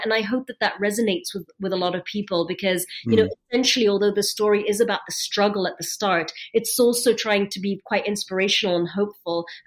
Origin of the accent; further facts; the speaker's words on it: Egypt; what I witnessed as a child growing up in Egypt.